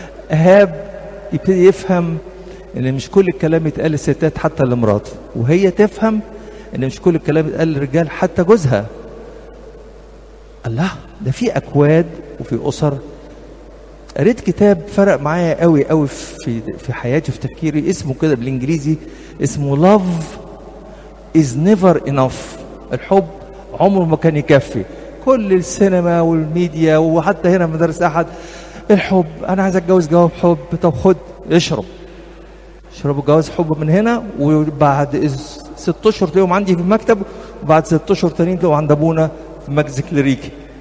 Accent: Upper Egypt, Egypt; اصل انا صعيدي وفاهمك،

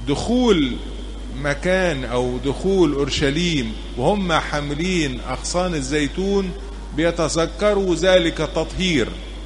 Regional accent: Egypt; احنا كمسيحيين مصريين

